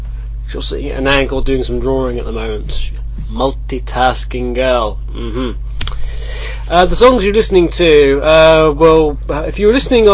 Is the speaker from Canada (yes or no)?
no; United Kingdom; no love for us Brits. We're British, we don't get any love, we get hate.